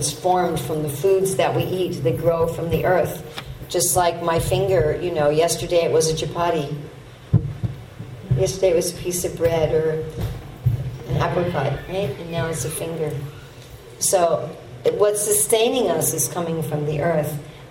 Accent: Manhattan, New York, United States; and I grew up in Manhattan in New York. And just being there, I felt like, yes, this is my place.

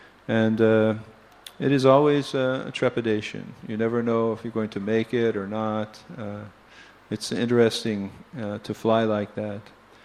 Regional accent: Alachua, Florida, United States; I'm from Alachua, Florida. Everyone hears about Alachua, right?

